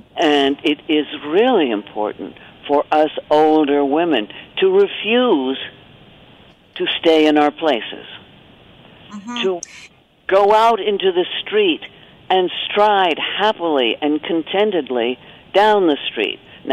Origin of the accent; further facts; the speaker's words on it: New York City, New York, United States; I live in Greenwich Village, and I was born and brought up in New York, so to me, life beyond New York is all one vast wilderness.